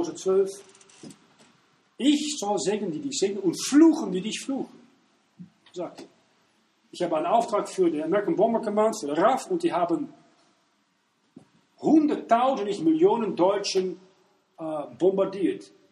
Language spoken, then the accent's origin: German; Switzerland; wenn wir als Volk, als Schweizer